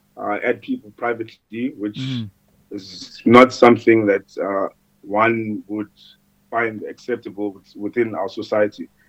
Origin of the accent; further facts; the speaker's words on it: Eastern Cape, South Africa; I'm originally from Transkei, which is far down in the Eastern Cape